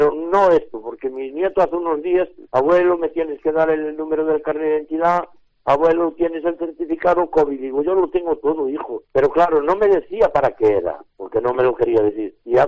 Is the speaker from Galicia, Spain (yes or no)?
yes; Santiago de Compostela, Galicia, Spain; born there; Yo nací en Santiago de Compostela.